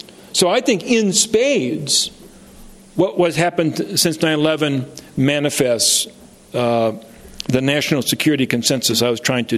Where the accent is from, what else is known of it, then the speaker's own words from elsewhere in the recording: United States; Now, I was speaking to you as an American.